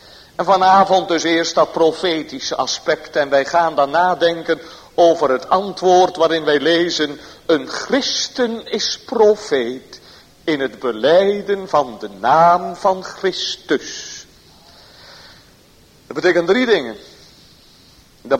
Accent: Bunschoten-Spakenburg, Utrecht, Netherlands; je zegt dat je uit Bunschoten komt of uit Spakenburg, dan zeggen de mensen, oh dat is nogal een christelijk dorp, hè? En dan zeggen we, ja hoor, een christelijk dorp, daar komen wij vandaan, wij zijn christenen.

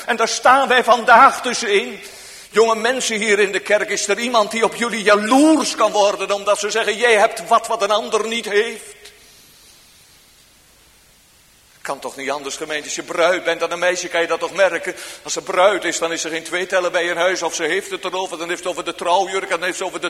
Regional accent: Elburg, Gelderland, Netherlands; In mijn jongensjaren waren er in Elburg, waar ik opgroeide, net buiten de stadsgrachten, een aantal van die hofjes.

